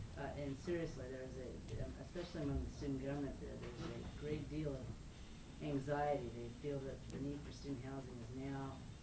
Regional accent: Anchorage, Alaska, United States; but I am from the Anchorage area.

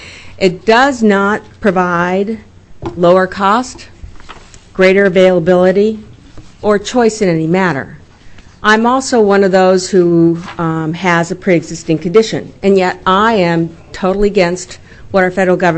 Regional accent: Juneau, Alaska, United States; I'm from Juneau, Alaska.

